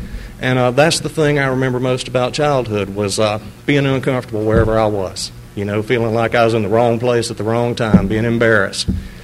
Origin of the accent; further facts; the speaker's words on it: Spartanburg, South Carolina, United States; also born or lived in Pascagoula, Mississippi; I was born in Pascagoula, Mississippi, and shortly thereafter, my family moved to South Carolina by the time I was about three. So I've been in South Carolina basically my whole life, except in and out with school, and in Spartanburg most of that time.